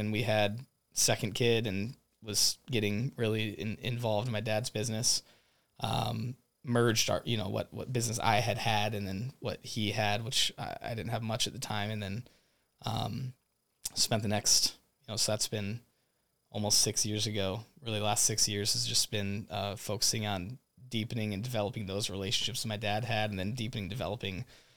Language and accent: English; United States; So I was born and raised in the Quad Cities, jumped around schools growing up there